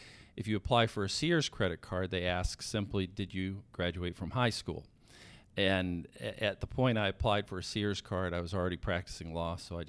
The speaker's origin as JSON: {"language": "English", "town": "Atlanta", "region": "Georgia", "country": "United States", "tie": "born or raised there", "also_born_or_lived": "San Francisco / Des Moines / Milwaukee / Cleveland", "said": "And we started when I was born in San Francisco and spent time in Des Moines and Milwaukee and Cleveland and Savannah, and finally settled down in Atlanta when I was in high school."}